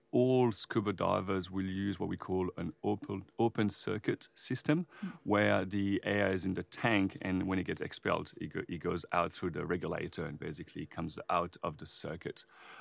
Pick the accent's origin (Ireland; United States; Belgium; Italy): Belgium; also born or lived in United Kingdom / Sydney, Australia; now in Australia; so I'm from Belgium originally, and I did my undergrad at the University of Southampton. Mm-hmm. And then I moved to Australia and did my PhD at Macquarie University in Sydney. And then I moved to South Australia about 16 years ago.